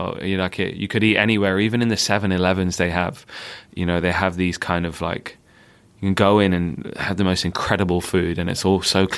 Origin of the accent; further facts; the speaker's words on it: London, United Kingdom; I spent my time growing up in Northwest London, going to school and trying to be as as British or as grime as I could be.